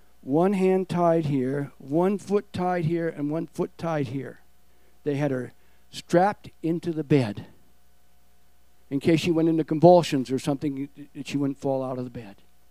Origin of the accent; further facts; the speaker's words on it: Austin, Texas, United States; now in Kitimat, Canada; Because I went, I'm from Austin, Texas, I went to, end up in Kitimat.